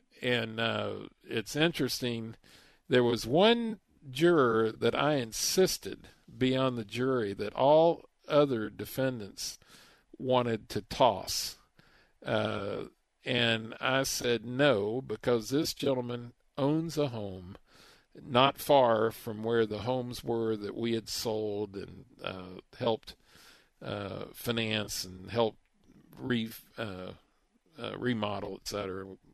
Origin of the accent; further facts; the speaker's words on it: Texas, United States; if I'm not, I'm from Texas, so I can say it that way.